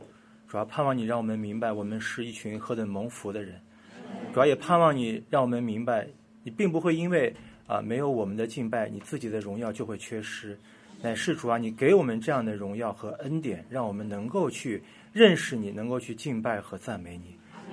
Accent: China; 但我自己是在内地出生长大的，所以我没有这种太多的跟海去打交道的经历。

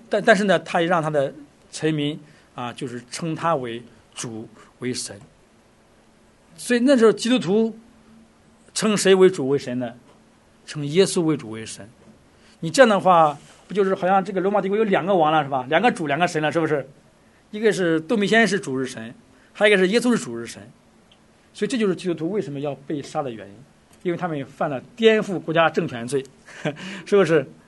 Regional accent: China; 我们作为中国人啊，当然我们有中国的这个民族

